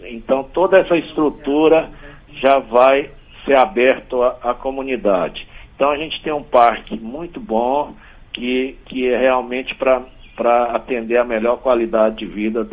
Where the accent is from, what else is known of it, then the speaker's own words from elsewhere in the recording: Riacho Fundo, Federal District, Brazil; eu que nasci aqui no Riacho Fundo, vi esse córrego aqui onde podia nadar, pescar